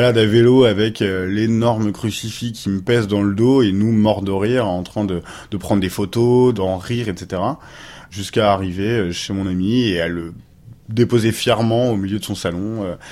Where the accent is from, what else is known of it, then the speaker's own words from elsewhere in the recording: Le Havre, Normandy, France; now in Rouen, France; j'ai 26 ans, j'habite à Rouen, je suis originaire du Havre. Je reviens donc régulièrement au Havre pour voir des amis